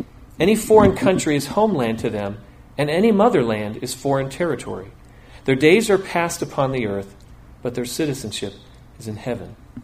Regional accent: Vermont, United States; also born or lived in South Carolina; She's from Rhode Island, I'm from Vermont. But we spent 15 years in South Carolina, beginning at a young age

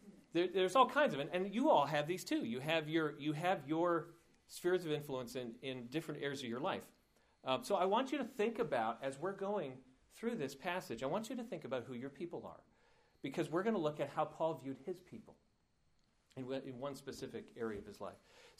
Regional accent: United States; born there; I was born in America, but my people are the British.

